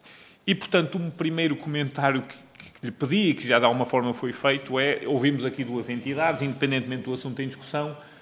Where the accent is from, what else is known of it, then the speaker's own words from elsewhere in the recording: Santa Maria da Feira, Aveiro, Portugal; eu sou de Santa Maria da Feira, não resisto a dizer isto